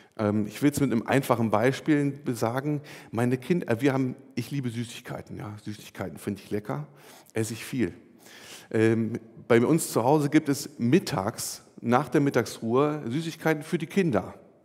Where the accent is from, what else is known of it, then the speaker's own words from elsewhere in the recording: Germany; So als Deutscher habe ich ja so gewisse Privilegien